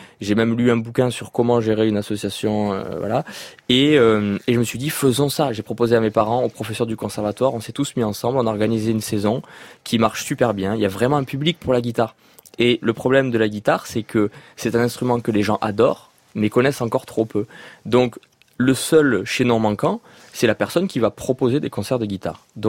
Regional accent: Toulouse, Occitanie, France; Ah ben, quand on est Toulousain

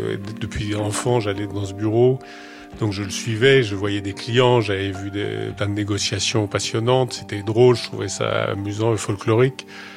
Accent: Paris, Île-de-France, France; j'ai 56 ans, je suis né à Paris, j'ai grandi à Paris.

